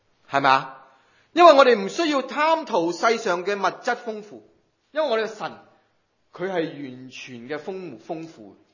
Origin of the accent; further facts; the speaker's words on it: China; 我们是中国人，本来是外邦人来的